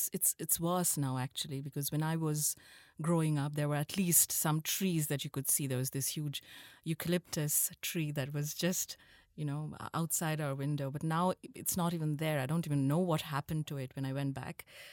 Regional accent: Kolkata, West Bengal, India; I grew up in India, right? I grew up in Calcutta, to be precise.

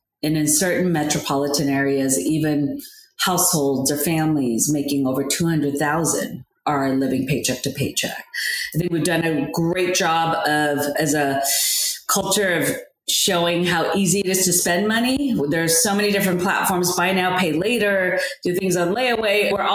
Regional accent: Claremont, California, United States; I grew up in Claremont, went to Claremont High, went to college in the Bay Area, and found my way through New York.

